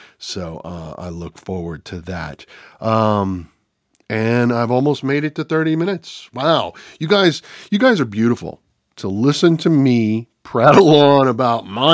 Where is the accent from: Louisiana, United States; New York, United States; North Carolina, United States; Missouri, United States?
Louisiana, United States; As this Cajun from Southern Louisiana is going to go to the United Kingdom